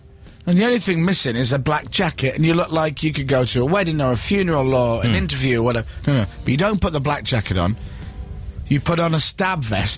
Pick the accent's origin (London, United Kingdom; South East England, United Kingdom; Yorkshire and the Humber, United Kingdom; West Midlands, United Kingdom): Yorkshire and the Humber, United Kingdom; Leeds; Well, I was brought up in Leeds.